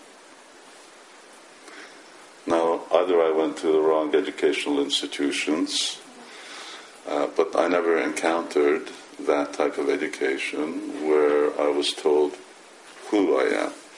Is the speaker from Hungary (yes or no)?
yes; Hungary; also born or lived in United Kingdom; Originally, I'm from Hungary, and up until between 1980 and about 2005, I was based here in the UK.